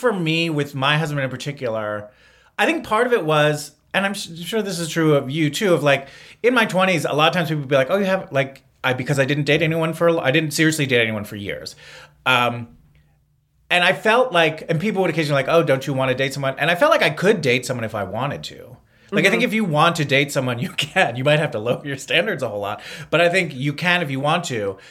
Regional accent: East Coast, United States; I don't know. I'm from the East Coast. I don't think that I'm emotionally closed off, but maybe I am.

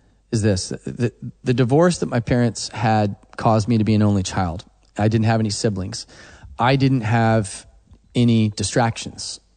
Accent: Oklahoma, United States; Because when you do musical theater in rural Oklahoma in the country

